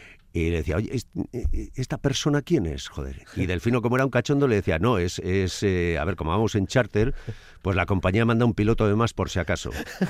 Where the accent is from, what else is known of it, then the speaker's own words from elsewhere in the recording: Orozco, Basque Country, Spain; gran gente de mi pueblo ahí en Orozco